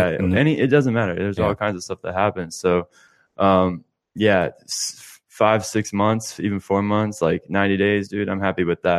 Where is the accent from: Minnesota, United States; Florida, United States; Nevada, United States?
Florida, United States; Ocoee; It's small town, you know, my mother was an RN for like 25 years, grew up, I'm from Ocoee.